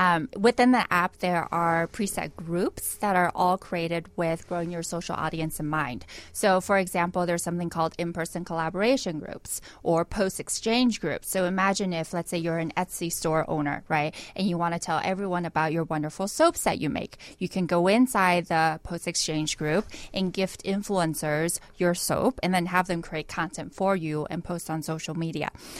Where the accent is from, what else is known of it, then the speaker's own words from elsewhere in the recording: California, United States; also born or lived in Taiwan / New York; now in Chicago, United States; So, California, Taiwan, New York, and now Chicago.